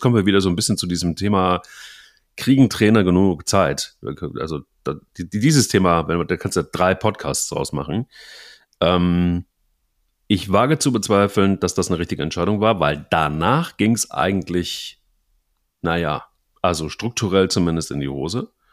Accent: Cologne, North Rhine-Westphalia, Germany; man kann jetzt irgendwie als Kölner natürlich nicht viel zu Schalke sagen

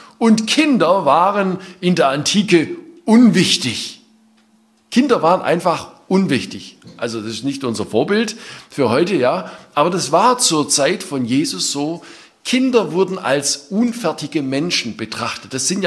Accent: Baden-Württemberg, Germany; bei uns im Schwabenland sagt man, der hat gelebt wie der Lump am Stecken, ja.

